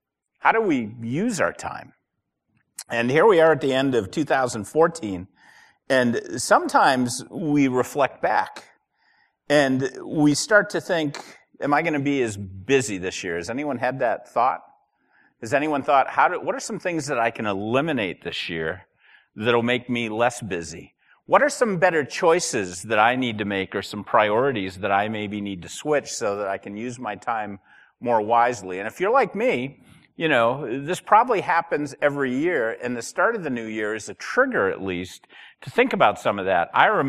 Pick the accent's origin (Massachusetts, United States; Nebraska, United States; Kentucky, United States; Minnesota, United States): Massachusetts, United States; if you were a young boy growing up in Massachusetts in 1967, why that year is so significant?